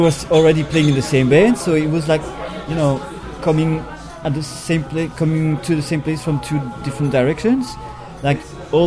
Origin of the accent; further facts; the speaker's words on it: Lens, Hauts-de-France, France; now in Paris, France; I come from northern France. Ah, from which town? Lens, a small town, only famous for its football team